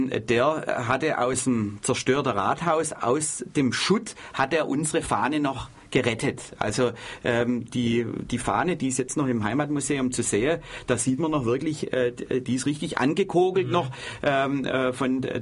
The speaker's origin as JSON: {"language": "German", "town": "Crailsheim", "region": "Baden-Württemberg", "country": "Germany", "said": "Also 1957 fand eines der ersten Landestreffen der Bürgerwehren Württemberg-Hohenzollern bei uns in Crailsheim statt."}